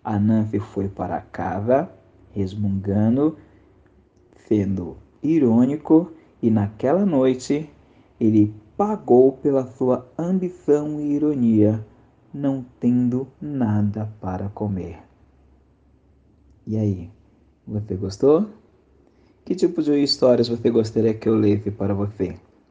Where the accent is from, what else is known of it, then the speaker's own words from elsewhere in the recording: São Paulo, Brazil; eu sou de São Paulo, capital, aonde eu estou